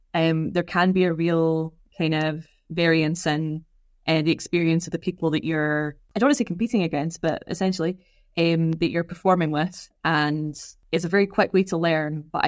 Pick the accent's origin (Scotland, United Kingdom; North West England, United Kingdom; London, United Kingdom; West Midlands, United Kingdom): Scotland, United Kingdom; Glasgow; I'm a Glaswegian stand-up